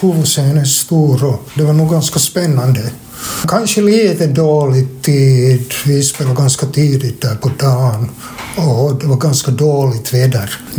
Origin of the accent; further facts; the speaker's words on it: Vaasa, Ostrobothnia, Finland; Jag kommer från Vasa dit och spela, tycker jag.